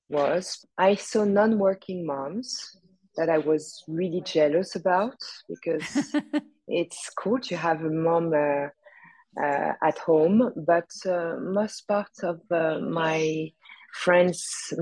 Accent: Paris, Île-de-France, France; English is a second language; I'm super Parisian.

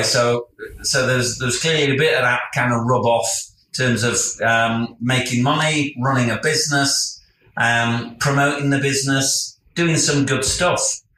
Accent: Bradford, Yorkshire and the Humber, United Kingdom; So I was brought up in In inner city Bradford, born in 1963, brought up by a single mum.

